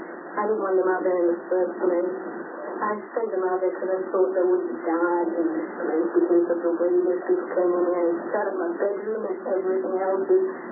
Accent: England, United Kingdom; now in Waco, United States

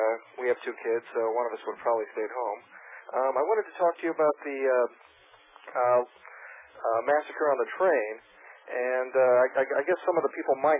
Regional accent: New Jersey, United States; from New Jersey.

